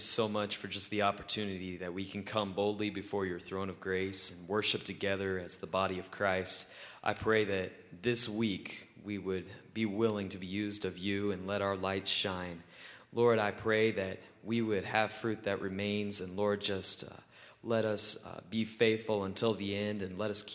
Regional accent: Clayton, Georgia, United States; I am from Clayton, Georgia, and I just finished up my freshman year at college.

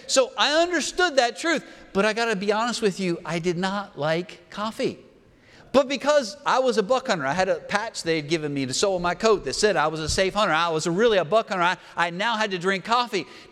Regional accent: Pennsylvania, United States; something that I acquired a taste for growing up in Pennsylvania.

